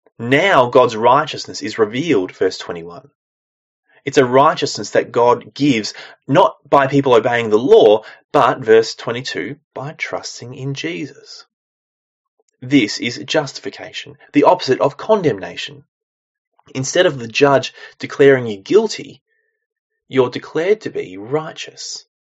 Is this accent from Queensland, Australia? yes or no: no; Geelong, Victoria, Australia; Growing up in Geelong, I'd be at the beach regularly.